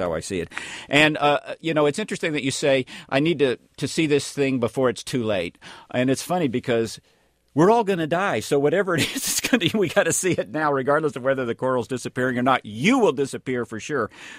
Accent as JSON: {"language": "English", "region": "Tennessee", "country": "United States", "tie": "born or raised there", "said": "I grew up in East Tennessee, full of trees."}